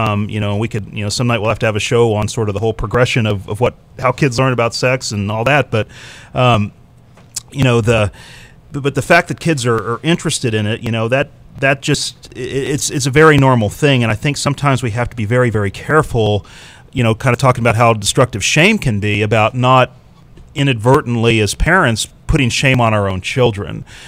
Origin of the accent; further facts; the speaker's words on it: Lubbock, Texas, United States; I grew up in Lubbock, Texas